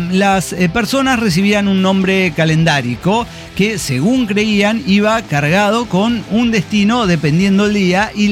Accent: San Luis Potosí, Mexico; also born or lived in Guadalajara; soy en realidad potosino. Yo tengo pésimas experiencias con toda la gente de San Luis Potosí.

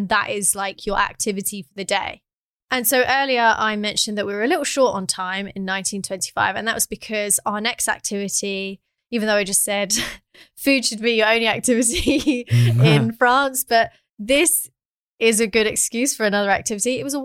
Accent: England, United Kingdom; maybe we've heard people say French people are rude because we're English.

